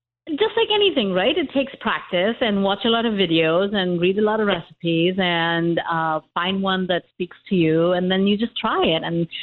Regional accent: India; now in United States; I grew up in India, and we sort of in India, you do nose to tail cooking

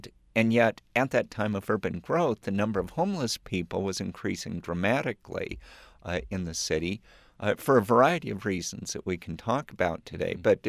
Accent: Washington, United States; When I was a child, I was raised near Seattle, on about a block away from a railroad track that brought people from Seattle on over to Western Washington to the apple orchards.

